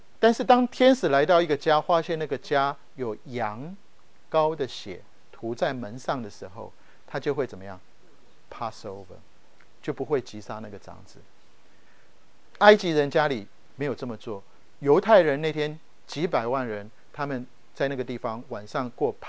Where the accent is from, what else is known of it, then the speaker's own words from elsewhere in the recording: Taiwan; now in United States; 每次我记得小时候在台湾